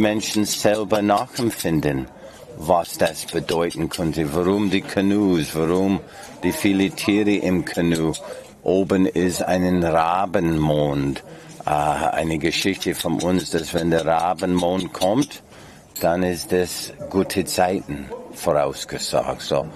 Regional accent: British Columbia, Canada; German is a second language; was viele Leute wissen nicht einmal, wo ich herstamme. Ich sage British Columbia

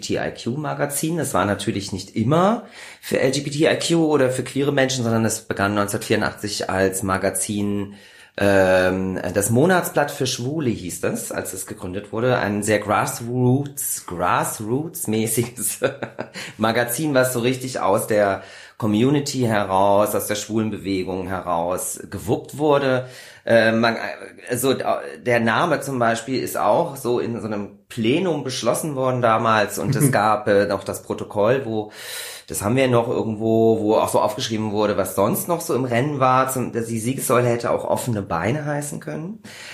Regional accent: Kassel, Hesse, Germany; Ich komme aus dem wunderschönen Kassel, um das mal so offen zuzugeben.

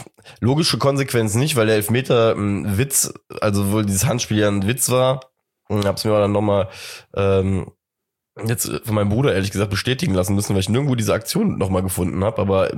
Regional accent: Cologne, North Rhine-Westphalia, Germany; als Kölner, hat man dann natürlich immer so ein bisschen die Hoffnung

